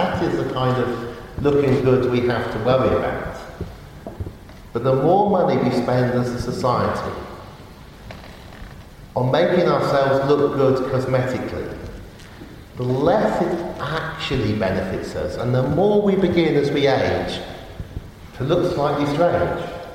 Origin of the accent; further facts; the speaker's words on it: Oxford, South East England, United Kingdom; Now, I was brought up in Oxford, and if you were brought up in Oxford in the 1980s, the set text for O-level English was Down and Out in London and Paris.